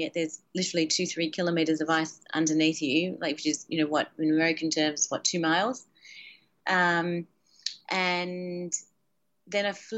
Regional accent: Australia; And I chose Australia very deliberately, not only because I am Australian

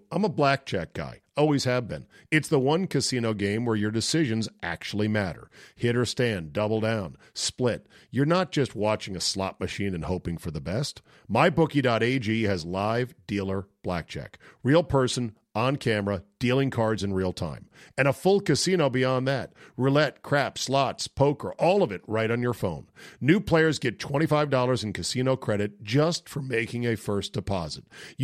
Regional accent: United States; And it makes you appreciate, again, as an American who takes these stadiums for granted.

